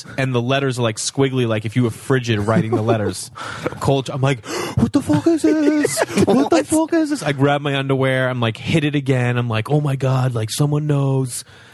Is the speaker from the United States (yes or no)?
yes; Stoneham, Massachusetts, United States; Stoneham, Mass. 15 minutes north of Boston up the up 93.